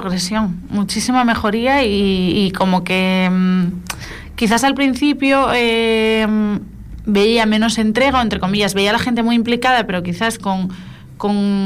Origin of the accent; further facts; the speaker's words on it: Asturias, Spain; now in Fuerteventura, Spain; yo ya me siento medio majorera, que hay que potenciar y que sacar por el mundo con muchísimo orgullo, que yo creo que es un poco algo que tenemos en común asturianos y majoreros